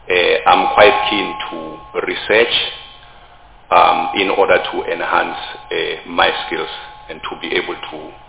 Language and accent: English; Pretoria, Gauteng, South Africa; now in Polokwane, South Africa; I am 48 years old. I was born and bred in Pretoria, but currently residing in Polokwane. That's where I'm working.